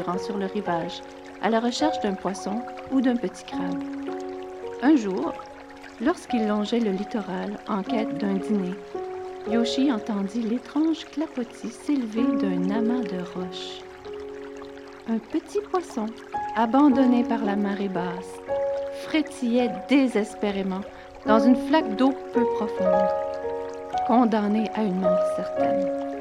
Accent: Quebec, Canada; now in Nova Scotia, Canada; J'habite ici depuis 3 ans, je viens du Québec originairement, mais mon mari était militaire, alors on a déménagé souvent, puis on a adoré la Nouvelle-Écosse, fait qu'on a décidé de prendre notre retraite ici.

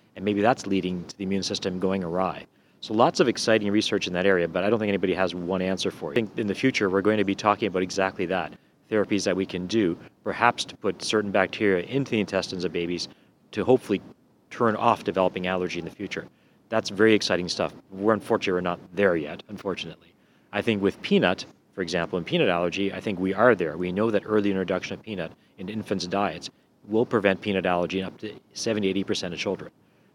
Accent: Halifax, Nova Scotia, Canada; So it's very exciting for me as the chair of the planning committee to bring it to my hometown, Halifax.

